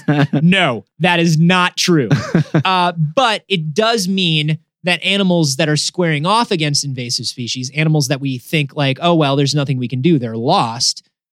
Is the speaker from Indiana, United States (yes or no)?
no; Florida, United States; moved away; I grew up in Florida. All I know is hunting snail kites in the Everglades on airboats.